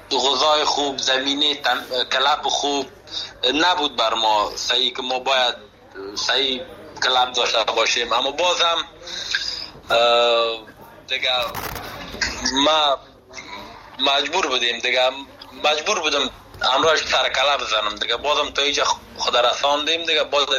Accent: Afghanistan; moved away; خودم از افغانستان آمدم

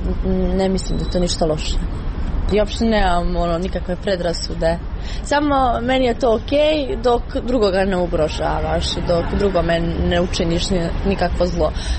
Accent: Serbia; now in Kotor, Montenegro; Ja sam iz Srbije, u Crnoj Gori sam već 6 godina. Ovdje sam završila jedan razred osnovne škole, završila sam srednju školu u Kotoru, preselila sam se u Kotor, tamo sad studiram.

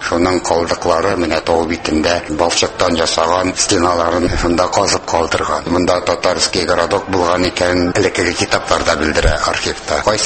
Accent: Orenburg Oblast, Russia; 1934 елына киредән Оренбур өлкәсенә күчкән, шунда үзебезнең туган җиребездә яшибез.

